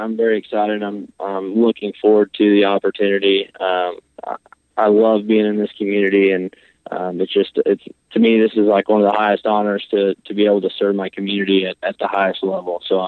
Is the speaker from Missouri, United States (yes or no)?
yes; Missouri, United States; Well, I was raised up in Linn County, graduated from Marceline, then went to University of Missouri